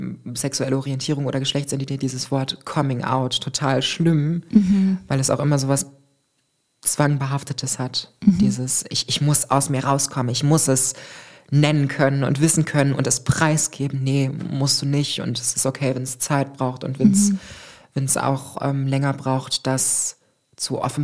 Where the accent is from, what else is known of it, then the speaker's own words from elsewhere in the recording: Salzgitter, Lower Saxony, Germany; ich komme aus der Provinz, ich bin in Salzgitter geboren und aufgewachsen auf dem Dorf.